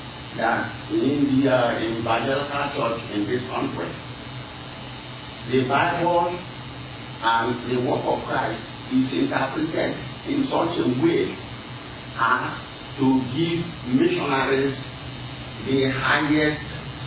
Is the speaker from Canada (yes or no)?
no; Nigeria; English is a second language; moved away as an adult; now in United States; I am from Nigeria.